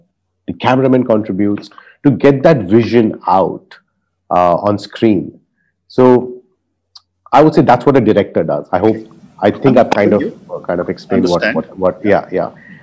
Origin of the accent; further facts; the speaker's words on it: Mumbai, Maharashtra, India; So I'm born and brought up in South Bombay, so I went to one of the schools out there